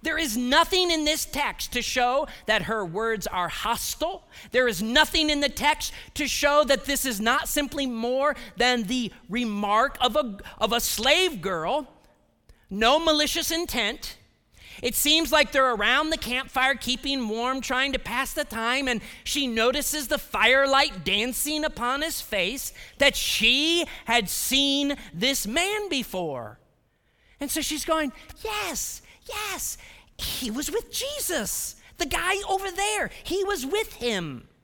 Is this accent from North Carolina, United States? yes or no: no; Ohio, United States; accent: Ohio; Now, I'm from Ohio. Ohioans don't have accents.